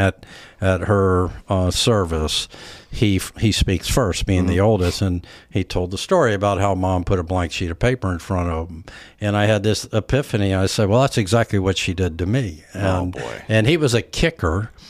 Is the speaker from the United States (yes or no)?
yes; Virginia Beach, Virginia, United States; also born or lived in Norfolk; Norfolk. I was born in Norfolk, grew up in Virginia Beach.